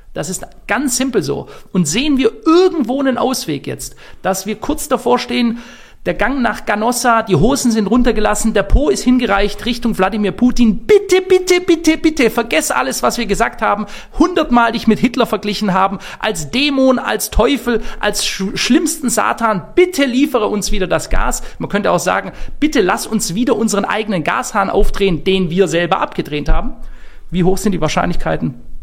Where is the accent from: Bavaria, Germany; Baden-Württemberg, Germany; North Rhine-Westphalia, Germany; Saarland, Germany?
Baden-Württemberg, Germany; Ich bin ja Schwabe.